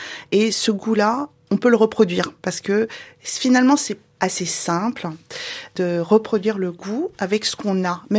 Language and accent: French; south of France, France; nous, dans le Sud, moi, je suis du Sud, donc je suis d'origine du Sud